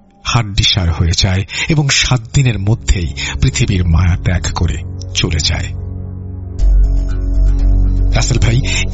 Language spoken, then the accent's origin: Bangla; Narayanganj, Dhaka Division, Bangladesh; now in Belgium; বর্তমানে বেলজিয়াম আছি। আমি বেলজিয়ামে এসেছি 5-6 মাস হল। বাংলাদেশে আমি নারায়ণগঞ্জে থাকি, ছোট থেকে বড় হয়েছে নারায়ণগঞ্জেই, তবে আমার গ্রামের বাড়ি মাগুরা।